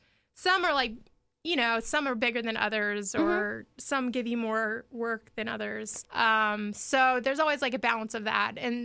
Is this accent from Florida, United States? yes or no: yes; Jacksonville, Florida, United States; I'm from Jacksonville, Neptune Beach.